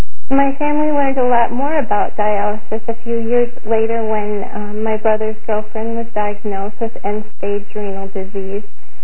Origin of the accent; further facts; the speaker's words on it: St. Paul, Minnesota, United States; from St. Paul, Minnesota